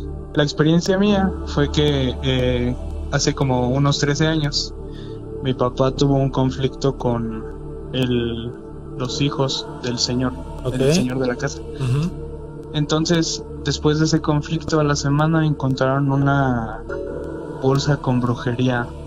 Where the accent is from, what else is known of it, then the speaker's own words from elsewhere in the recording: Tulancingo, Hidalgo, Mexico; yo soy de ahí de Tulancingo, Hidalgo.